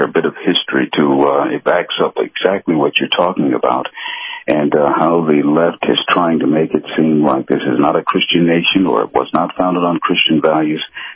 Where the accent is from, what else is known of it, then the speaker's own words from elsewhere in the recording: Cleveland, Ohio, United States; Well, you're describing how it was me growing up in Cleveland.